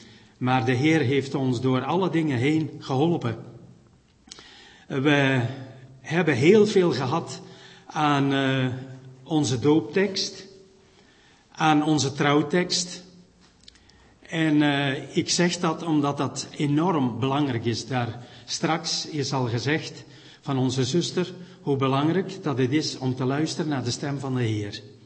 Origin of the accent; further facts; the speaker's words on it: Tongeren, Flanders, Belgium; En zelf kom ik uit België samen met mijn vrouw. We wonen ongeveer zo'n 20 kilometer van Maastricht. Tongeren, oudste stad van België, Romaanse stad.